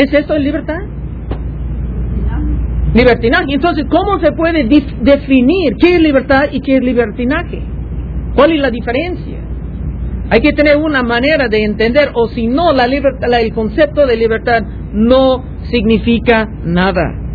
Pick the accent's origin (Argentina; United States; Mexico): United States; Philadelphia, Pennsylvania; born there; Yo nací en Filadelfia, de ese país, y en Filadelfia mucho empezó en la fundación de ese país.